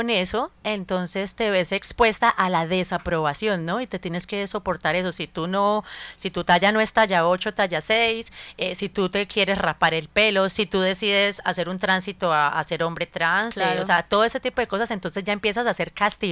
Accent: Cali, Valle del Cauca, Colombia; now in Barranquilla, Colombia; llegué acá, pues a Barranquilla, a la costa, y era que yo me imaginaba, claro, yo soy caleña y vengo de un clima caliente también, pero pasé muchos años pues en otros lugares más fríos.

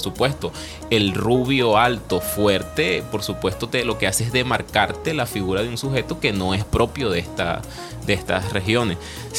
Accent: Nirgua, Yaracuy, Venezuela; Yo por lo menos que vengo de Nirgua, en Nirgua hay también una tradición oral muy simpática.

